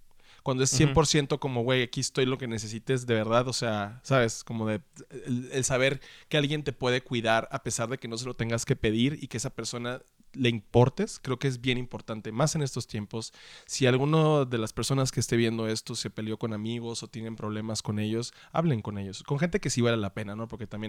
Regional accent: Sonora, Mexico; Soy ese güey sonorense que está como, ah, ¿no te acuerdas de 1996?

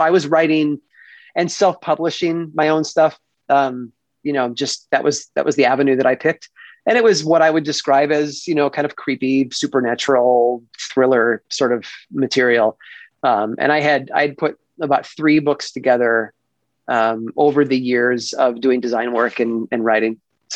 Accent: Midwest, United States; I grew up in the Midwest. It was the sort of place where you had to jump in your car and drive like an hour to the nearest mall.

